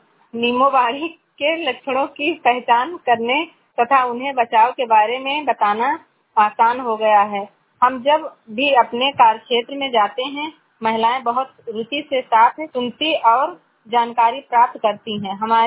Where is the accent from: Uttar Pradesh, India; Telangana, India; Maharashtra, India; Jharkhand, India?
Uttar Pradesh, India; Mohanpur Mafi; मेरा कार्य क्षेत्र मोहनपुर माफी है, जिला बहराइच मोहनपुर माफी की रहने वाली हूँ।